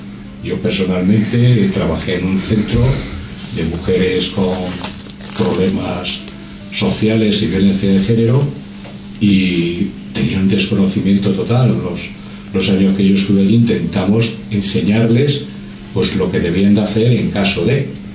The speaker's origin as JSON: {"language": "Spanish", "town": "Madrid", "region": "Community of Madrid", "country": "Spain", "said": "por lo menos los que somos de aquí de Madrid, sí deberíamos conocerlo"}